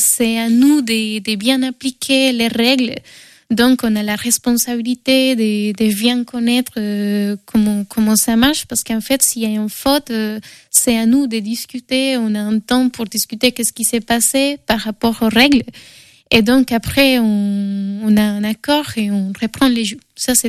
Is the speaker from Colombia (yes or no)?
yes; Bogotá, Bogotá D.C., Colombia; French is a second language; also born or lived in Bordeaux; now in Angers, France; Moi, je viens de Bogota, que c'est assez grand, assez chaotique un petit peu.